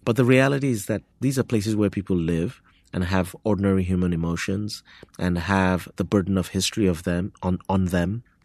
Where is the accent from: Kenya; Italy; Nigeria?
Nigeria; now in United States; I'm from two different countries. I grew up in Nigeria. I've lived in the U.S. for even longer than I lived in Nigeria. I have citizenship in both places